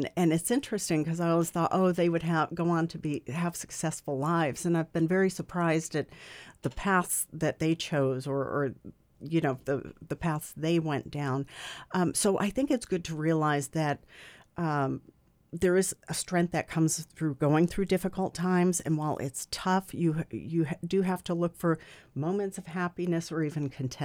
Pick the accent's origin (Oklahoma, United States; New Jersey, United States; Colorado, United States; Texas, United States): New Jersey, United States; also born or lived in Connecticut; I grew up in New Jersey. I was born in Connecticut, lived in New Jersey, and there was just a lot of interest in history and the colonial days.